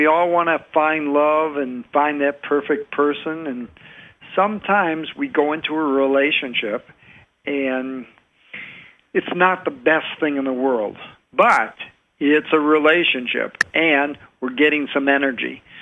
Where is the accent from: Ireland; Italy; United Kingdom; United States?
United Kingdom; England; accent: English; Well, it's my English accent.